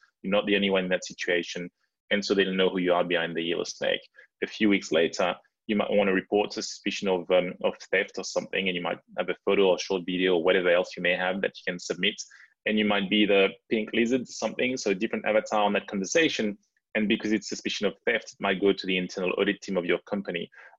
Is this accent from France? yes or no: yes; France; accent: French; English is a second language; now in Australia; So you may have picked up my lovely French accent, and I'm a Frozy, so French Australian. I've lived in Australia for 13 years, but at the time, you know, I still had my French accent